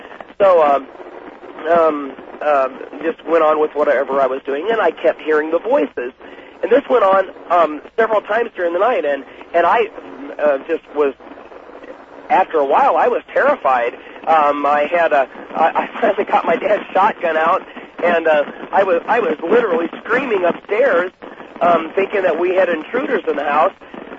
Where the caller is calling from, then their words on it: Columbia, Missouri, United States; I'm calling from Columbia, Missouri.